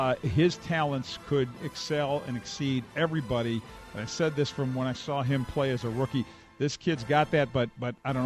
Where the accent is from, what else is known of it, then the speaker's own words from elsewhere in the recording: New York, United States; growing up in New York, that was something I carried with me.